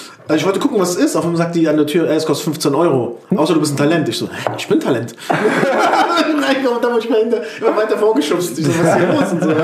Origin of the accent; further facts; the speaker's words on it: Mainz-Kostheim, Hesse, Germany; ich komme aus Mainz-Kostheim, aber ich sage mal Wiesbaden.